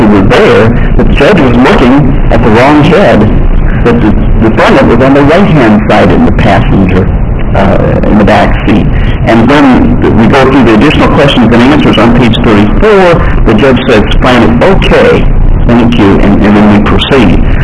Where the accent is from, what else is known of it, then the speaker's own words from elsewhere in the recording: Peoria, Illinois, United States; from Peoria, Illinois